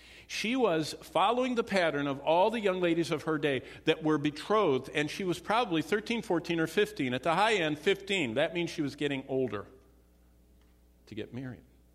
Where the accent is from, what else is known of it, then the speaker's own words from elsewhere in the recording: Oklahoma, United States; I remember I'm from Oklahoma. We used to have couples that would run across the border to get married barefoot in Arkansas as a 16-year-old